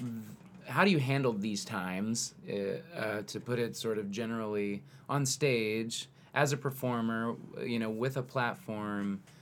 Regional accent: the South, United States; We're from the South.

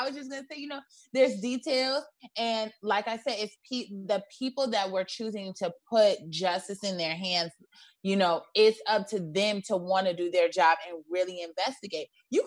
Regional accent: Chicago, Illinois, United States; I'm from Chicago. So this reminds me of when I was growing up and I was a teenager and stuff

